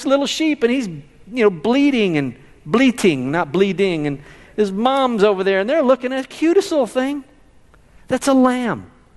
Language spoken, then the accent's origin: English; Conroe, Texas, United States; also born or lived in Houston; I remember when we moved from Houston to where I grew up, most of my growing years was in Conroe.